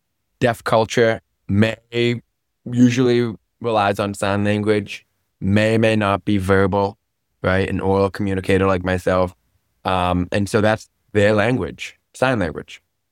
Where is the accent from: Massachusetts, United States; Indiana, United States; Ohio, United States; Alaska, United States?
Massachusetts, United States; Boston; now in Fort Lauderdale, United States; I'm from Boston originally.